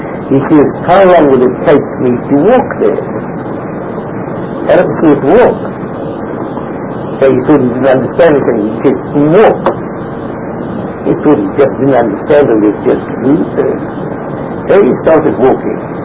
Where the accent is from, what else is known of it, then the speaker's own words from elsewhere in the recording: South Africa; we come from the same country. He comes from North Africa, I come from South Africa.